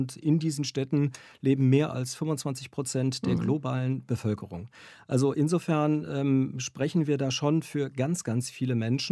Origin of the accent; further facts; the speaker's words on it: Bonn, North Rhine-Westphalia, Germany; Ich antworte dann immer, dass ich aus Bonn komme.